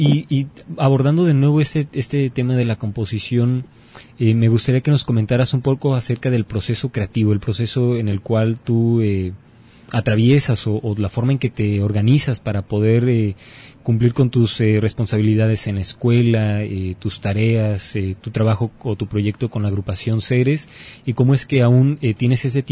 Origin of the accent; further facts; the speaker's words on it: Mexico; expresiones idiomáticas que tenemos nosotros como mexicanos